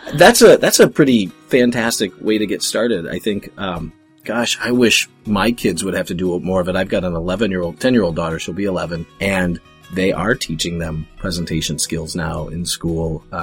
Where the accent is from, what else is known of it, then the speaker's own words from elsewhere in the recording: Midwest, United States; I think that's because we both hail from the Midwest that this is so familiar to me.